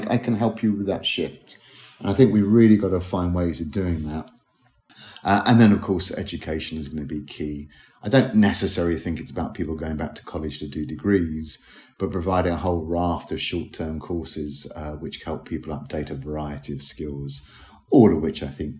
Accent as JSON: {"language": "English", "region": "London", "country": "United Kingdom", "tie": "born there", "said": "I was born in London."}